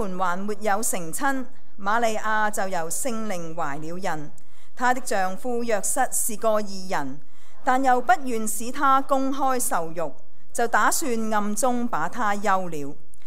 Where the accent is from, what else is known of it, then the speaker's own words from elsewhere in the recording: China; 我哋中國人咧幫啲細路仔幫我哋嘅仔女改名嘅時候咧